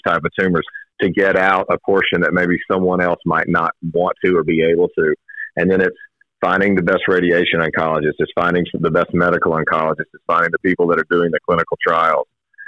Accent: Birmingham, Alabama, United States; And we're from the Greystone Hoover area in Birmingham, Highway 280 area.

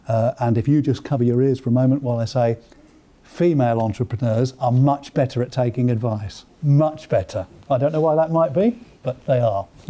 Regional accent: East of England, United Kingdom; I come from Cambridgeshire

